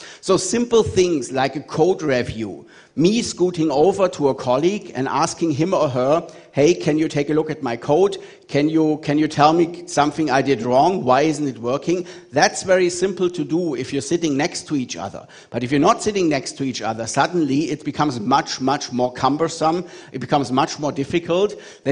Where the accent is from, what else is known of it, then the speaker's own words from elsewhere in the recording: Munich, Bavaria, Germany; English is a second language; I'm based in Munich in Germany, and you can hear that from my accent. People always tell me I sound like the bad guy in a World War II movie